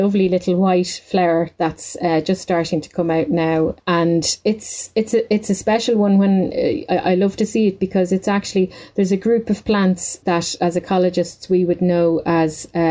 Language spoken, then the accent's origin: English; Dublin, Leinster, Ireland; now in County Laois, Ireland; here in County Laois, because I'm from Dublin originally, and there wouldn't be as many up around that way. I'd be South Dublin, North Wicklow, that area. So I loved that when I moved down to the Midlands